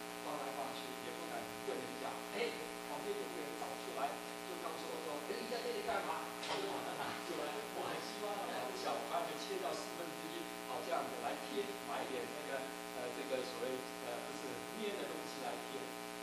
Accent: Hong Kong; also born or lived in Taiwan; 我是香港来的，又是台湾来的，

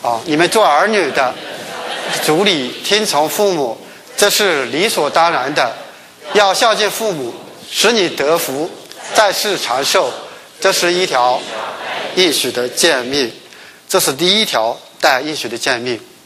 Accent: China; 但是作为中国人知道我们不大善于表达

